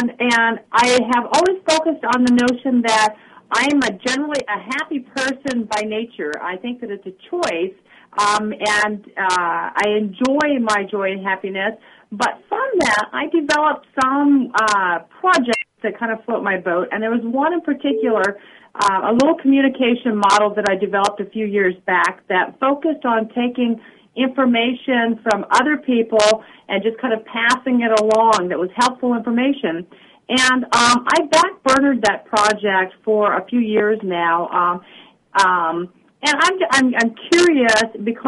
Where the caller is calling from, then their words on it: Eugene, Oregon, United States; I'm in Eugene, Oregon.